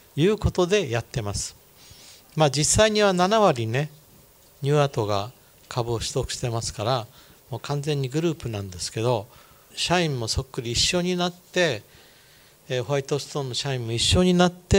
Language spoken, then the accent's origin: Japanese; Kyushu, Japan; 私は九州の出身なんですけど、先祖が庄屋だったために鎧兜とかいっぱいありました。